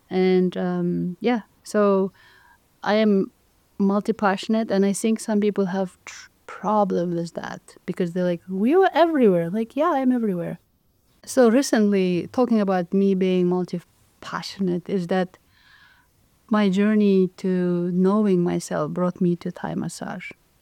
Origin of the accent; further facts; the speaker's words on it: Kyrgyzstan; my parents were really non-sportive because, you know, I grew up in Kyrgyzstan, which is kind of, interestingly enough, sport wasn't part of it.